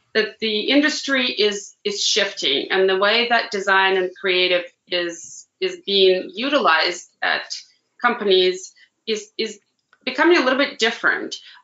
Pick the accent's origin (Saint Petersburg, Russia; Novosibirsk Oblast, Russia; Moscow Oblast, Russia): Moscow Oblast, Russia; moved away; also born or lived in Santa Monica; I grew up near Moscow in Russia.